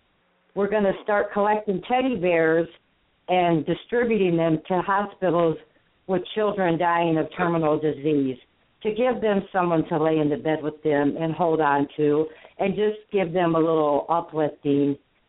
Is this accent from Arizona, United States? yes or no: no; Everettsburg, Michigan, United States; I'm from Everettsburg, Michigan